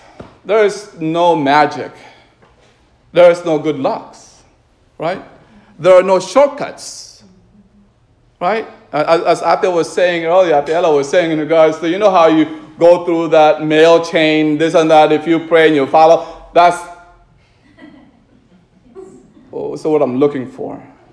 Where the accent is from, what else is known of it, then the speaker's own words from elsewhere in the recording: Mandaluyong, Metro Manila, Philippines; born there; I was born in Mandaluyong outside, not inside.